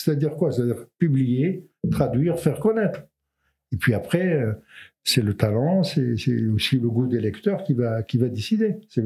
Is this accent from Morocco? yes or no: yes; Morocco; On n'est pas que Marocain. On est Marocain, mais on est aussi Jibli, Fassi, Soussi, etc.